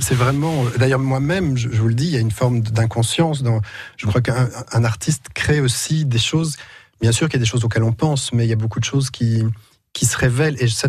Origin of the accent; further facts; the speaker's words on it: Cap Ferret, Nouvelle-Aquitaine, France; où j'ai grandi, j'étais baptisé au Cap Ferret